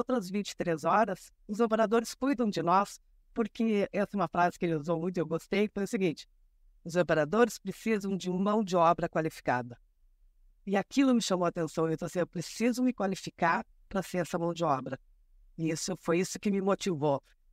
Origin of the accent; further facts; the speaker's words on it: Rio Grande do Sul, Brazil; porque eu sou gaúcha, né? Eu nasci no Rio Grande do Sul.